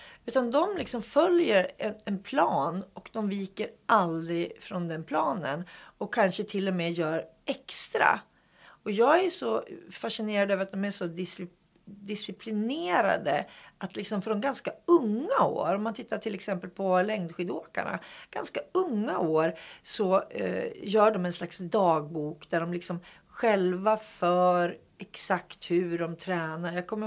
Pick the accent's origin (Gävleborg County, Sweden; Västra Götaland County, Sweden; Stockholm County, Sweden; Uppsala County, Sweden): Gävleborg County, Sweden; Hudiksvall; Han kommer dessutom från Bergsjö, Hudiksvall. Där jag kommer ifrån.